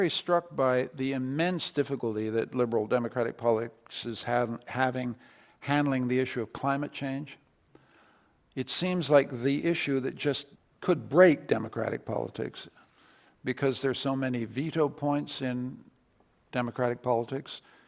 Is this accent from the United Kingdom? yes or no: no; Canada; I say this feelingly as a Canadian, because in Canada